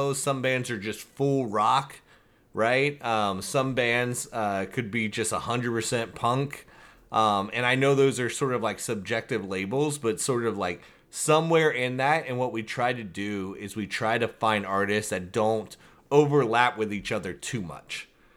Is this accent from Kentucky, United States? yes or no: yes; Kentucky, United States; You know I'm from Kentucky, right? That's the only thing. It's the bluegrass state.